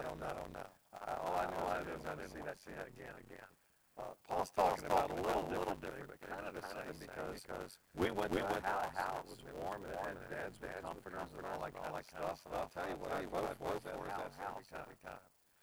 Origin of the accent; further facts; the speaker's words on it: the South, United States; growing up in the South, I never owned a sleeping bag.